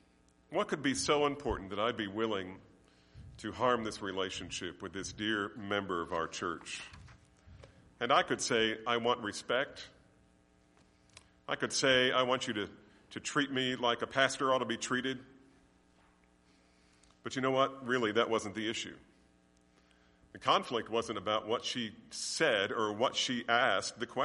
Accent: New Jersey, United States; I'm from New Jersey. That's a serious thing.

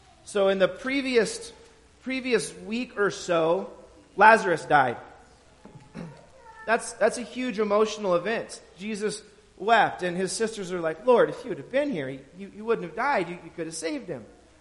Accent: Trigo, United States; I grew up in this area. I was born and raised in Trigo, went to high school in Eureka.

